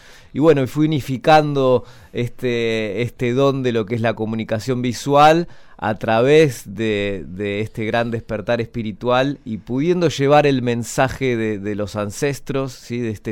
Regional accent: Buenos Aires, Argentina; born there; soy de nací en Buenos Aires, pero alto viajero, o sea, peregrino. La verdad que moviéndome por varios territorios. Hace unos 2 años que estoy viajando con un motorhome.

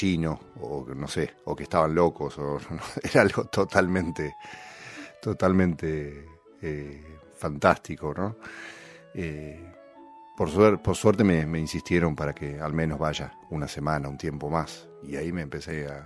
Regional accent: Salto, Buenos Aires Province, Argentina; la banda de mi ciudad natal, que es Salto, en la provincia de Buenos Aires

